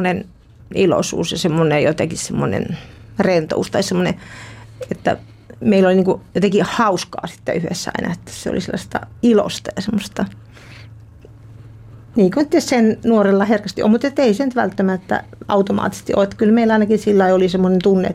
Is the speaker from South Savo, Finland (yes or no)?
yes; Juva, South Savo, Finland; Mä oon Juvalta kotossa, siitä läheltä Mikkeliä.